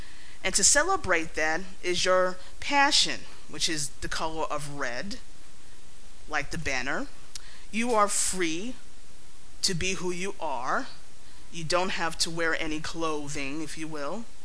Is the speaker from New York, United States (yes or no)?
yes; Bronx, New York, United States; accent: Bronx; You know, I'm from New York, and I live in the Bronx, and I was raised here. And I have a very distinct Bronx accent, so I'm going to say things a little funny.